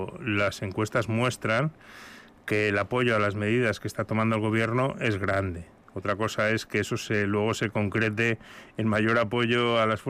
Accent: Basque Country, Spain; como diputados vascos que estamos en el Congreso, pues también estamos haciendo un trabajo por nuestro país

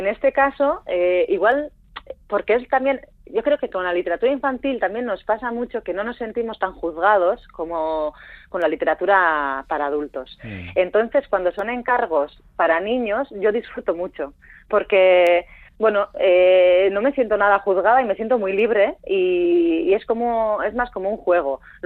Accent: Elgoibar, Basque Country, Spain; arranca en los años 80 y en mi pueblo natal, en el Goibar

